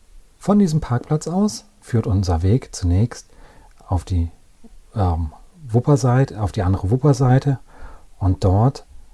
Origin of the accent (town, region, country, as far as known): North Rhine-Westphalia, Germany; born or raised there